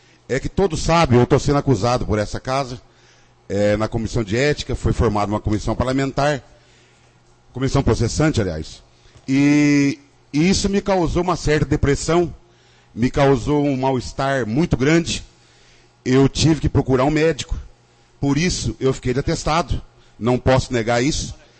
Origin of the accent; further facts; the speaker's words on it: Brazil; estamos aí na batalha e como um bom brasileiro não desiste nunca